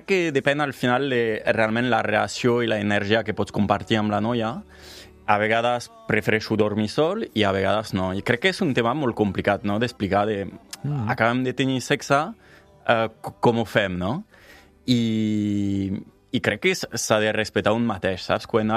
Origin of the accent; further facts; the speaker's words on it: Perpignan, Occitania, France; moved away as an adult; Vaig néixer a Perpinyà.